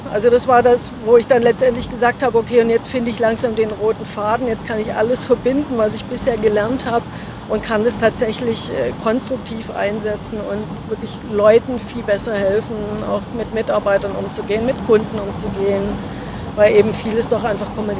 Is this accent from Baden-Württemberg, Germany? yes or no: yes; Kirchheim unter Teck, Baden-Württemberg, Germany; Aus dem Raum Stuttgart komme ich, also Kirchheim-Teck, Schwäbische Alb.